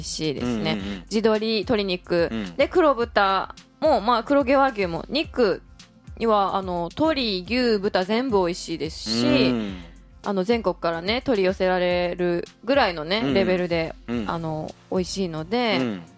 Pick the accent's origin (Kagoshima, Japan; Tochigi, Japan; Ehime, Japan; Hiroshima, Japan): Kagoshima, Japan; まずですね、私は、鹿児島県出身の23歳です。